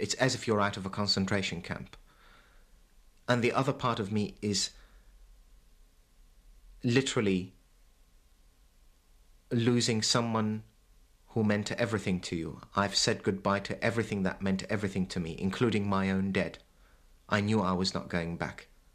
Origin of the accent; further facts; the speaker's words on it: Baghdad, Baghdad Governorate, Iraq; moved away as an adult; I was born in Baghdad in 1958. Have never lived anywhere else but Baghdad until I left in 1976.